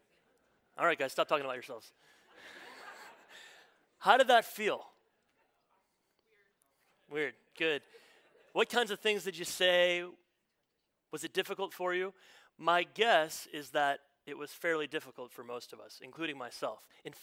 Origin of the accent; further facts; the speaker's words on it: Midwest, United States; When I was a 13-year-old boy, I grew up in the Midwest.